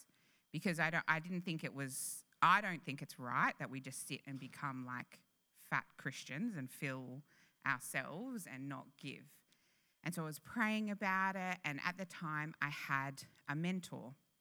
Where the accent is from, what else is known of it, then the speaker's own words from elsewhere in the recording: Canberra, Australian Capital Territory, Australia; So I grew up in Canberra